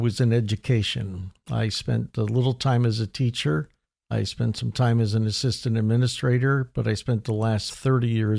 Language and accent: English; Pennsylvania, United States; Up in Pennsylvania, Kutztown University, which was about 30 miles west of my hometown.